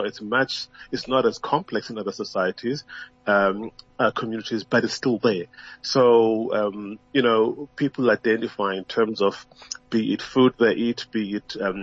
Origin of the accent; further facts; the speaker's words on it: South Africa; In South Africa, we're not even there. We still don't even identify first and foremost as South African.